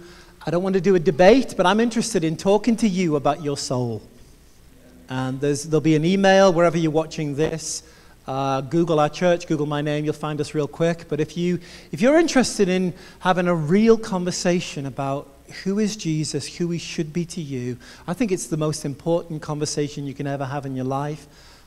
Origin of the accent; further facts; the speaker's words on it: England, United Kingdom; I grew up in England.